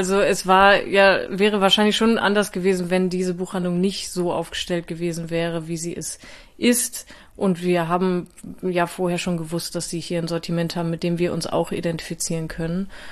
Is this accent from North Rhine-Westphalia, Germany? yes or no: no; Worpswede, Lower Saxony, Germany; also born or lived in Bremen; ich komme aber auch aus Bremen beziehungsweise aus Worpswede